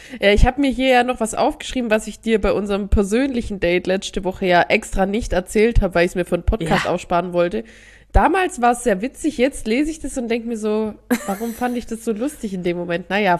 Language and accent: German; Gechingen, Baden-Württemberg, Germany; nicht Stammheim bei Stuttgart, sondern Stammheim hier bei Calw, nach Gechingen in mein Heimatdorf gefahren.